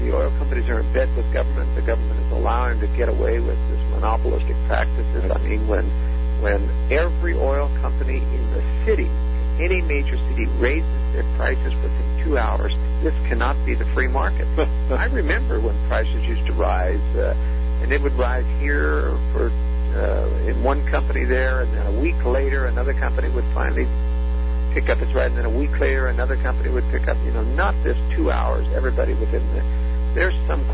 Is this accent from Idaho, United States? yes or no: no; Oregon, United States; I'm from Oregon myself, and we have a major corridor leading from the west side of the city of Portland down into Portland through the West Hills.